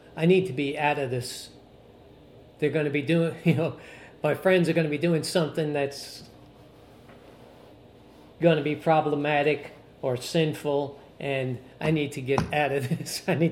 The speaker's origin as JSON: {"language": "English", "region": "New York", "country": "United States", "said": "I'm from New York."}